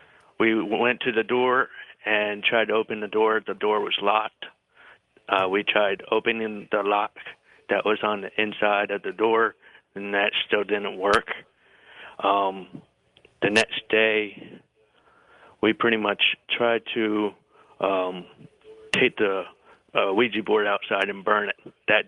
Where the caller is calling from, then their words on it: Oshkosh, Wisconsin, United States; I'm calling from Oshkosh, Wisconsin.